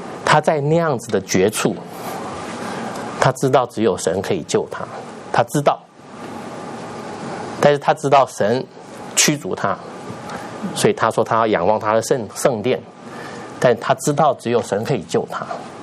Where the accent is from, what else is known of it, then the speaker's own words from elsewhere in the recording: Taipei, Taiwan; 我不是南部的人，我是北部的天龙国的，